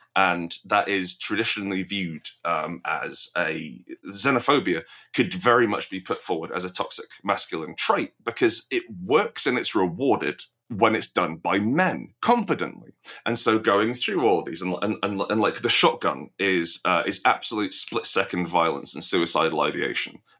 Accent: England, United Kingdom; I'm very English. I'm very white.

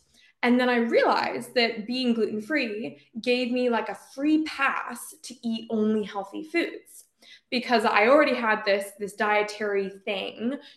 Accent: Canada; now in United Kingdom; So I'm 26 and I'm from Canada, but I'm currently living in the UK where I'm doing my PhD in biomedical engineering.

